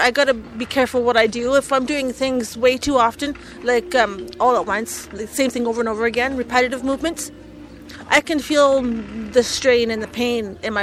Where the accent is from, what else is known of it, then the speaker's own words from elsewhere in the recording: Edmonton, Alberta, Canada; I live in Edmonton, born and raised in Edmonton.